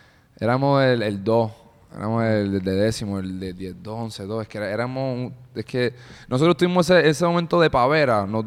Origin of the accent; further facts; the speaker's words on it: Kansas, United States; born there; Yo nací en Kansas.